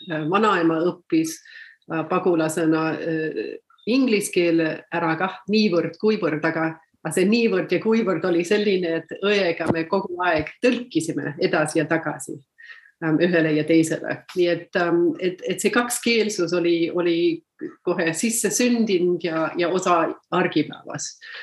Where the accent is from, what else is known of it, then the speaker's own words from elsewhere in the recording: Detroit, Michigan, United States; No, ma sündisin Detroitis, Michiganis, kasvasin seal Detroiti äärelinnas üles peres, kus räägiti täpselt samal ajal nii inglise kui eesti keelt